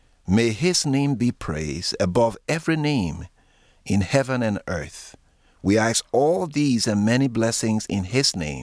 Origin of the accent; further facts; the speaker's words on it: Liberia; born there; I was born in Liberia.